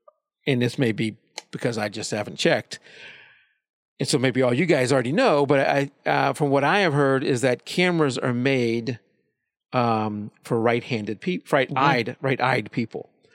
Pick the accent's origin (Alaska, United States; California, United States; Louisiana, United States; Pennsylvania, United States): Louisiana, United States; And where I grew up down in South Louisiana, there wasn't much